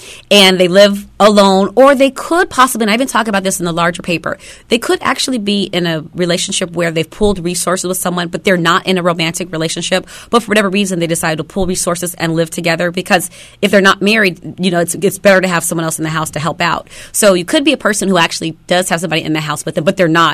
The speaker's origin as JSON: {"language": "English", "town": "Los Angeles", "region": "California", "country": "United States", "said": "I'm from Los Angeles, so geography here is a little new to me."}